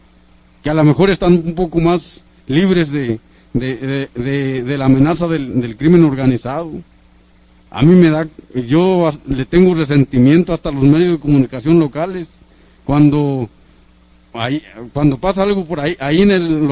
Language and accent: Spanish; Mexico; es algo que yo siento que tenemos derecho como mexicanos